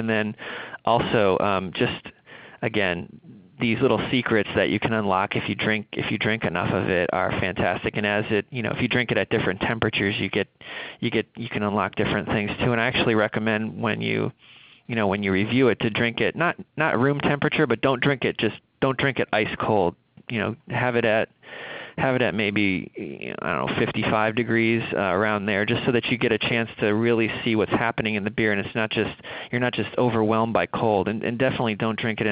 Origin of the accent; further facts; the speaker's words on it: Midwest, United States; I'm from the Midwest, and I've had more than my fair share of Honker's Ale, my friend.